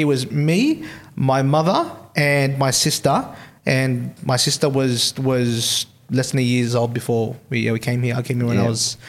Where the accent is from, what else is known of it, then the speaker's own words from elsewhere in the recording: Manila, Metro Manila, Philippines; now in Australia; I was born in the Philippines. So my mother was from Cebu, and then my father is from a place called Tondo, which is in Manila, Metro Manila. Tondo is a slum.